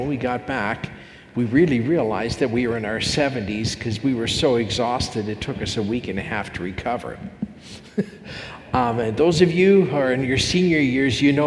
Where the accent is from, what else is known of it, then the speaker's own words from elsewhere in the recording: Calgary, Alberta, Canada; I was born and raised in Calgary